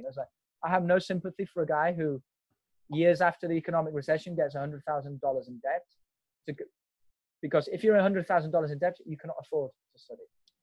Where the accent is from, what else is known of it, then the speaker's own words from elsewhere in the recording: Spain; I'm studying in the university in my hometown, you know, living with my parents, because I decided, you know, if I can't afford going to Madrid, which is the capital here